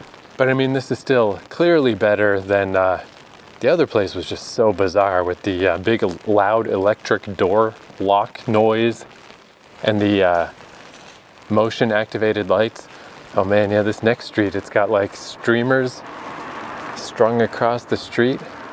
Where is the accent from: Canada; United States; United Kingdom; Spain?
Canada; East Coast; also born or lived in Vancouver; oh, I'm also from Canada, but I'm from the East Coast. But I used to live in Vancouver